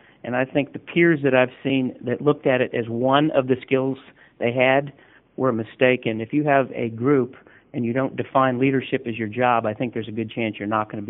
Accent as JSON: {"language": "English", "region": "Indiana", "country": "United States", "said": "I think it comes from being a Hoosier, but maybe not. I'm not sure. My accent isn't as cool as yours."}